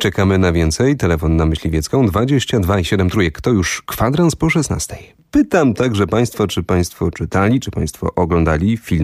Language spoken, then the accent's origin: Polish; Radzyń Chełmiński, Kuyavian-Pomeranian Voivodeship, Poland; No a to akurat moje strony.